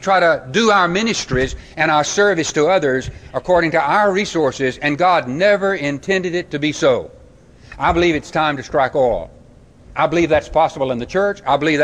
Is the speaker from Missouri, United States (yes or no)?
no; Mississippi, United States; That's why, though I'm from Mississippi, I talk this fast.